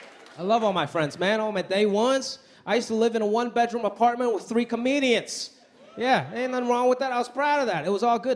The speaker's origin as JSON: {"language": "English", "country": "Hong Kong", "tie": "born there", "first_language": "Cantonese", "second_language": "English", "said": "I was born in Hong Kong. That's my first language."}